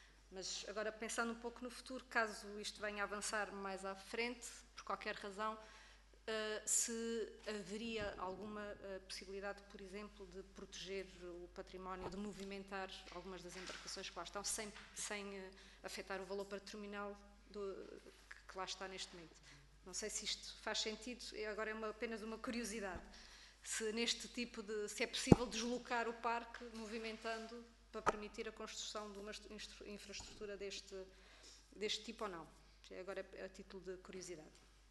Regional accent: Azores, Portugal; sou açoriana, eleita pelos Açores, sou da vizinha Ilha do Faial

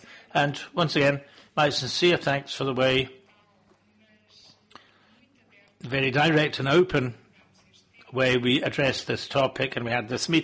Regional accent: Coimbra, Centro, Portugal; I'm not from Lisbon, I'm from Coimbra.

